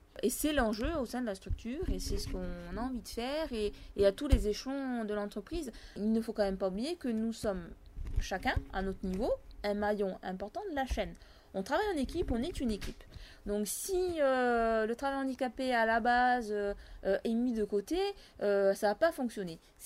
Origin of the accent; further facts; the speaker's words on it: Corsica, France; je suis Corse, je vais pas dénigrer mes compatriotes